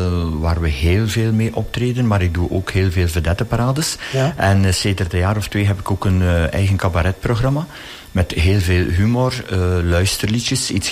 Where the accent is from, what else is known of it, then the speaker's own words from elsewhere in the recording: Langemark, Flanders, Belgium; Ik ben van Langemark, ik ben geboren, ik heb geleefd in de Westhoek.